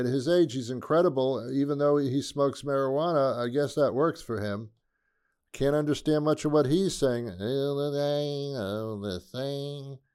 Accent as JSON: {"language": "English", "region": "New Jersey", "country": "United States", "said": "And he's from New Jersey. I'm from New Jersey too."}